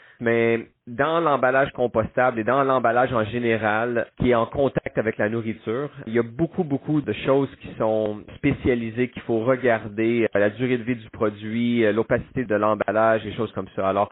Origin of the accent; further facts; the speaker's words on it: Quebec, Canada; Oui, je viens du Québec moi-même. J'ai beaucoup de famille là-bas